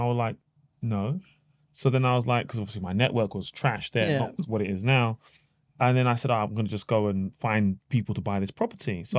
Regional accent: London, United Kingdom; So I grew up in Northwest London.

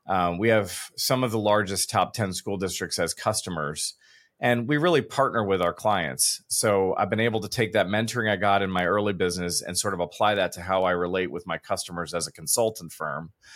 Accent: West Chester, Pennsylvania, United States; also born or lived in Daytona Beach, Florida; I was born in Daytona Beach, Florida. My forming years were outside of Philadelphia in Westchester, Pennsylvania.

